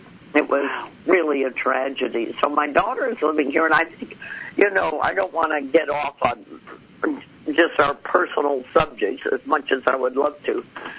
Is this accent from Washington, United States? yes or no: yes; Seattle, Washington, United States; born there; I was born in Seattle.